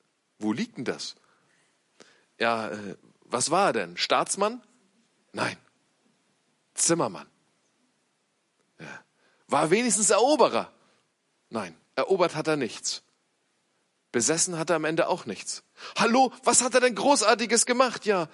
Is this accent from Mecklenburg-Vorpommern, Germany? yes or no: no; Neumünster, Schleswig-Holstein, Germany; Ich komme aus Neumünster, das ist auch nicht besser.